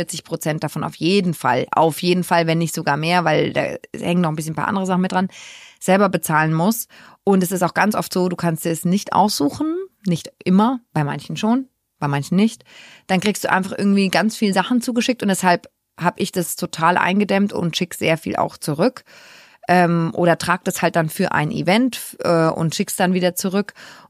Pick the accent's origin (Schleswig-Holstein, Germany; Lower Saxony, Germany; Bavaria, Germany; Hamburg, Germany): Bavaria, Germany; ich komme aus Franken, ganz kurz, möchte ich mal ganz kurz betonen. Das ist Bayern offiziell, aber wir sind ein bisschen anders als die Bayern. Also wir sind nicht mit so viel Tradition wie vielleicht hier in der ländlichen Umgebung groß geworden.